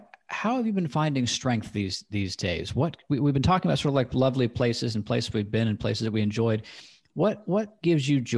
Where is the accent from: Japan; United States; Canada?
United States; Oregon; I grew up on the West Coast, and I grew up in Oregon, which has sort of a similar mindset, I would say.